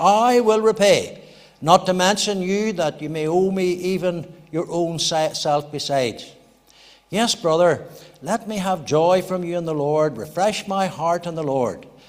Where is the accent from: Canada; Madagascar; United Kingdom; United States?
United Kingdom; Northern Ireland; I come originally from Fermanagh, as you know